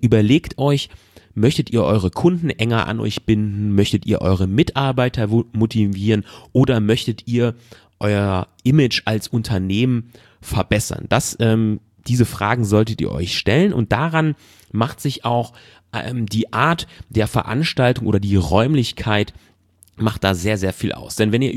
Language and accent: German; North Rhine-Westphalia, Germany; ich komme aus NRW und in NRW gibt es sehr, sehr viel Industrie